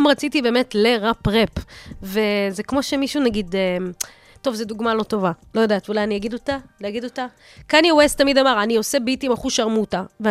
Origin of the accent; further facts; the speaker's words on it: Russia; אני ילדה רוסייה, לבנה